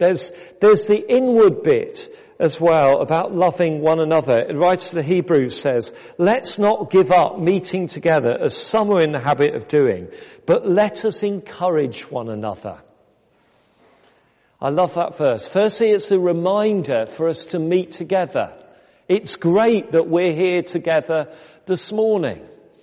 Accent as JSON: {"language": "English", "country": "United Kingdom", "said": "We're British, for goodness sake. It's our national pastime."}